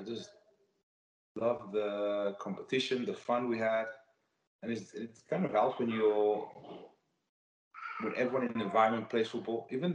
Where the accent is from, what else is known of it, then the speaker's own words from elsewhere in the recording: Cape Town, Western Cape, South Africa; the environment I grew up in South Africa and Cape Town